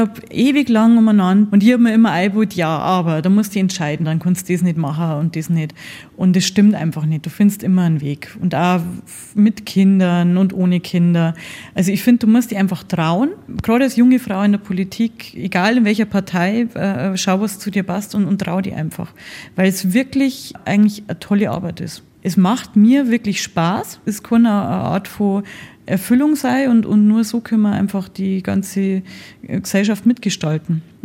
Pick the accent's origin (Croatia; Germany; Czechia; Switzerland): Germany; Bavaria; Ja, ich komme aus Oberbayern.